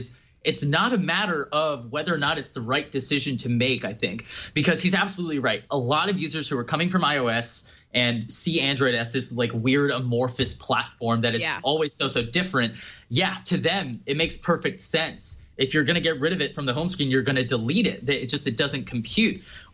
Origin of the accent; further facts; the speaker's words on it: New Jersey, United States; also born or lived in New York; I'm from Jersey and New York, and I just want to squish Ron every time I hear it.